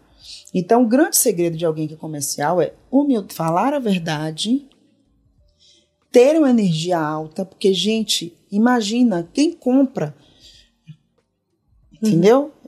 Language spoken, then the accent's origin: Portuguese; Bahia, Brazil; accent: Baiano; De onde você é? Por causa do sotaque, né? Baiano e tal.